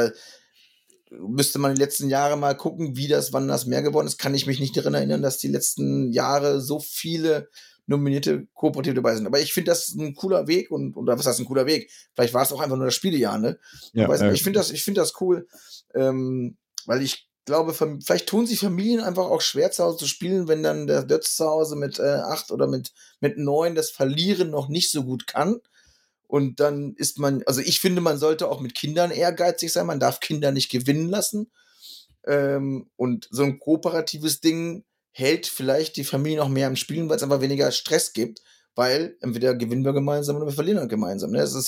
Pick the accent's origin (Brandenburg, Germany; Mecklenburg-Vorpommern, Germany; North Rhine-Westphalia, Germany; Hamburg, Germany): North Rhine-Westphalia, Germany; accent: Westphalian; ich bin Deutscher. Ich spreche es einfach westfälisch aus.